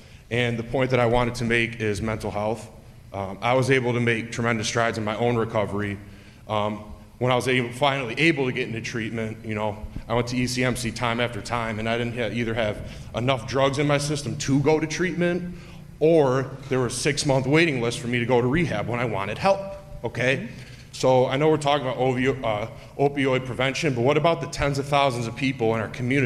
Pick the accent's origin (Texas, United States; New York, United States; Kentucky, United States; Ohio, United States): New York, United States; Orchard Park; I went to Canisius High School. I'm from Orchard Park.